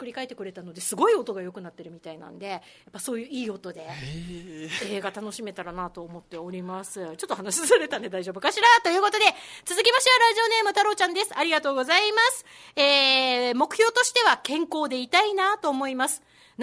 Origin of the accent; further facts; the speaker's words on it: Kyushu, Japan; now in Okinawa, Japan; 私ね、あのちっちゃい頃は九州にいたん で九州にいた時はあの無意識にそれを享受してたんですけど、沖縄に来て